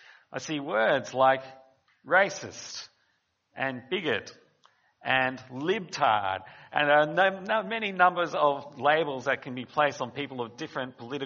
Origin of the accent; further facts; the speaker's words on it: Australia; born there; I'm an Australian-born Chinese, so I actually swim between the two cultures in lots of ways.